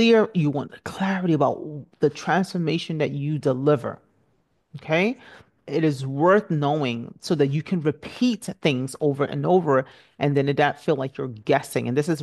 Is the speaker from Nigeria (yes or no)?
yes; Nigeria; I'm Nigerian, so we sew a lot of clothes.